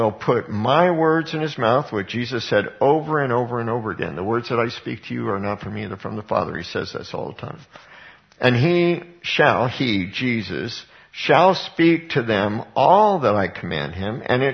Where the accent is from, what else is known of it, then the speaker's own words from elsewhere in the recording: Colorado, United States; How many of you heard about King Supers? And I grew up in Colorado. King Supers was the equivalent of Safeway.